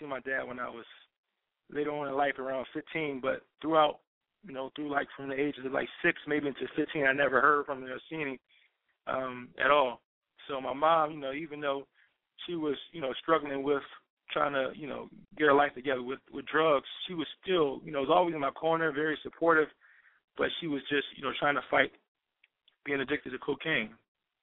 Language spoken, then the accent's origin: English; Philadelphia, Pennsylvania, United States; I'm from Philadelphia, as you mentioned before. You know, I grew up in North Philadelphia, which is one of probably the worst parts of Philadelphia.